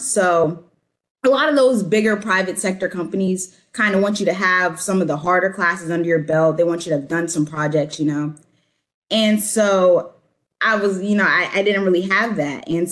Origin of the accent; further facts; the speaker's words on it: Virginia, United States; Yes, I'm from Hampton Roads.